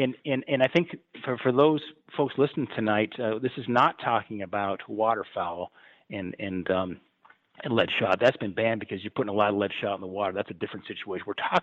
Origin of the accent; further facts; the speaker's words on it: Bozeman, Montana, United States; Of course, that's in my hometown, going back to 1964. Went to kindergarten through college there, so it was good to hear from a fellow Bozemanite.